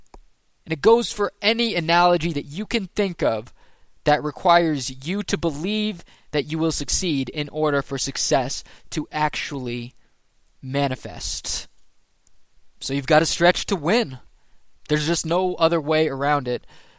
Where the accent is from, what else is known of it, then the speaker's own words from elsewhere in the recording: New England, United States; I'm from New England, so guys includes gals.